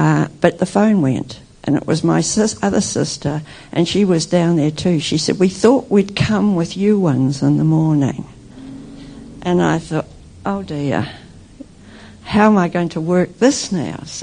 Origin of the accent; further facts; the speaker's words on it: Auckland, New Zealand; I told them I was from Auckland